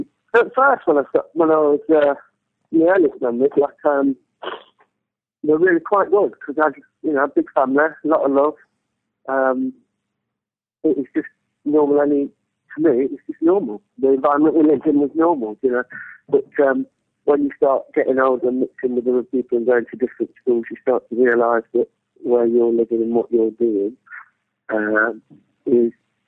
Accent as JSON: {"language": "English", "town": "Loughborough", "region": "East Midlands", "country": "United Kingdom", "tie": "born or raised there", "said": "Well, I grew up in Loughborough, which is situated in between Leicester and Derby."}